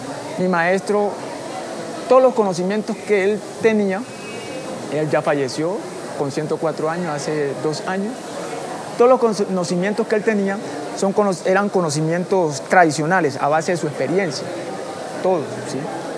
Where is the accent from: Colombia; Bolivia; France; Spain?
Colombia; Guapi, Cauca; yo nací en Guapi, Cauca, ¿sí? Desde niño me apasioné por lo de la artesanía